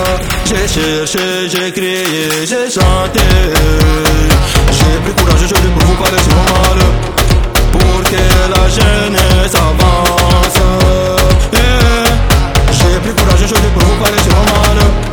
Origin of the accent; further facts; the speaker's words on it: Russia; French is a second language; Je suis russe. Je suis russe, je suis russe.